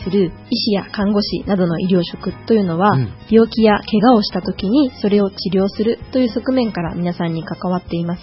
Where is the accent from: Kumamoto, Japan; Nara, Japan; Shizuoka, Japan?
Shizuoka, Japan; Numazu; 生まれ育った沼津市にこれからも住みたい、住む人の役に立ちたいという思いから、大学を卒業後沼津市の保健師として働かせていただいています。